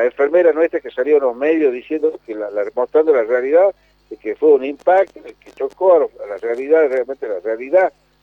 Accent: San Pedro, Jujuy, Argentina; Mire, soy de San Pedro, Jujuy.

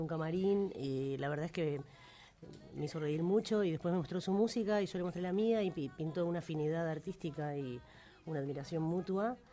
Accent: Montevideo, Uruguay; yo soy de Montevideo. Son lugares pequeños pueblos donde es muy difícil asomar la cabeza y conocerse uno mismo y aceptarse

